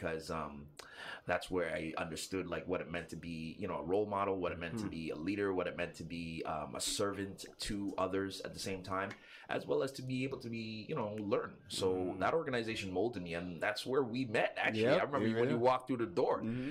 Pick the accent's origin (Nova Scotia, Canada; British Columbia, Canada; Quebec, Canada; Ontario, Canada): Quebec, Canada; Montreal; I grew up in Little Burgundy, actually. Mm-hmm. 811 apartment 3, St. Martin Street.